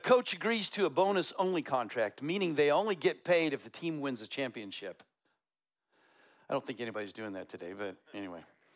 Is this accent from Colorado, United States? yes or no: yes; Colorado, United States; I grew up in Colorado, so I got Bronco blood in my veins